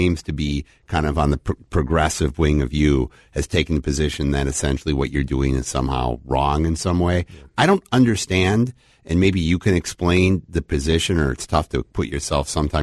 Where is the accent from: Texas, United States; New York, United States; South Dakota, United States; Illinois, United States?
Illinois, United States; Chicago; And I grew up in Chicago, and I was told big cities were about high quality of life for everybody.